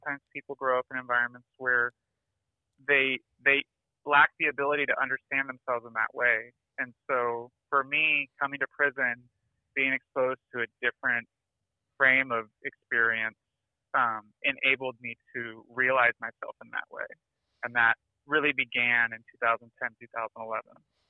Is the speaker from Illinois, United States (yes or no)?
no; Napa, California, United States; I grew up in Napa, California, and fairly closeted, both in my gender identity and sexuality.